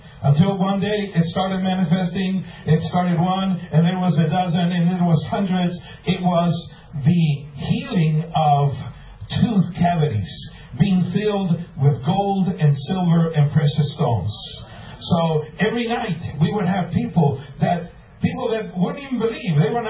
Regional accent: Rosario, Santa Fe, Argentina; English is a second language; I remember when the man of God came to my hometown, Rosario.

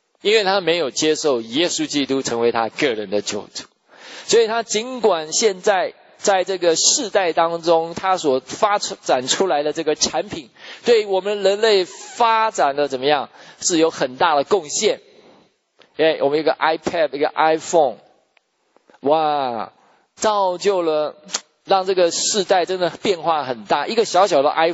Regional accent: Taiwan; 我们从小在台湾的时候会背很多的《论语》《孟子》啊，

